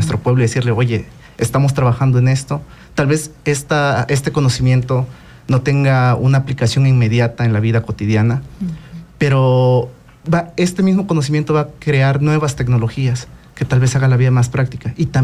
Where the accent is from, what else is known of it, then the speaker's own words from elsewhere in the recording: Chiapas, Mexico; Soy de Chiapas.